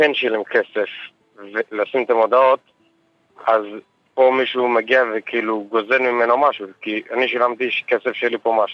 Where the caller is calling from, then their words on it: Bnei Brak, Tel Aviv District, Israel; אני מבני ברק.